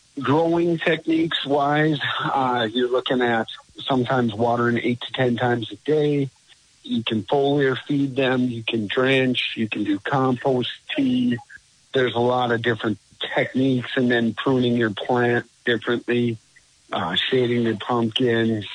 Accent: Anoka, Minnesota, United States; I am from Anoka, Minnesota.

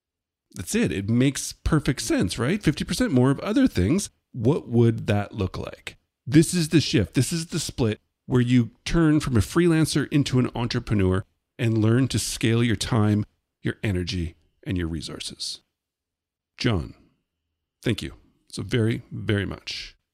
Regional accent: Canada; There's a famous Wayne Gretzky quote as a Canadian. I guess I should use a hockey reference

